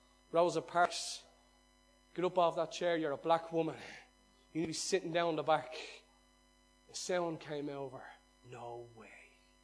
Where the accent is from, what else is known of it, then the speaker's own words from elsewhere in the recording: Ireland; I don't know about you, but when I listen to him, something in me rises as an Irishman.